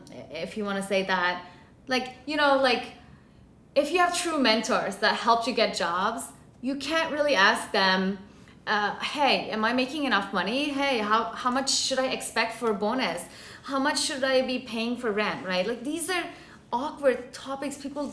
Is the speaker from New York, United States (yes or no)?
yes; New York, United States; like, we're from New York, especially when we talk about, like, the amount of money we make